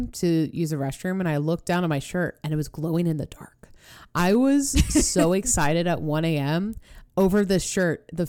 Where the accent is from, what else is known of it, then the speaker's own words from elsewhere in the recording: New York, United States; because I'm a New Yorker.